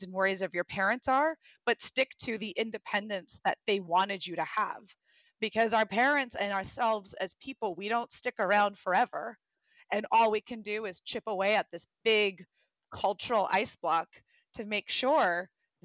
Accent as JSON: {"language": "English", "region": "California", "country": "United States", "tie": "born or raised there", "said": "as somebody growing up in Orange, as a Muslim female growing up in Orange County, I was quite bullied a lot."}